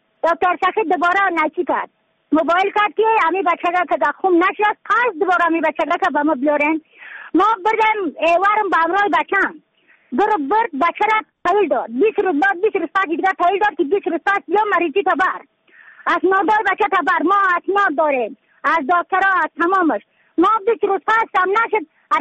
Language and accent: Persian; Badakhshan, Afghanistan; از بدخشان هستم، مرکز بدخشان، ولسوالی یکلی پایان، خیره وینگ،